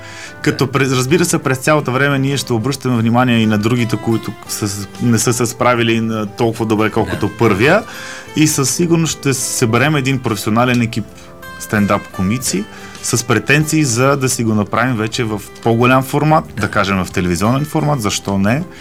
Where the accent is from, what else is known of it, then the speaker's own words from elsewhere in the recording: Moscow, Russia; Да. Аз нямам нищо руско в интерес на истината. Да. Израснал съм в Москва и да.